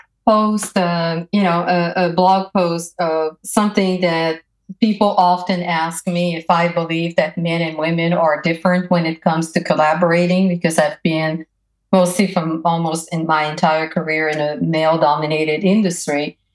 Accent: Canada; also born or lived in Europe; having been born and raised in Canada, having worked in Europe, and working mostly for, you know, global American companies

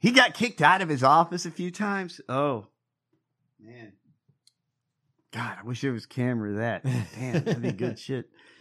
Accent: Georgia, United States; Let me explain my hometown. I grew up in Georgia.

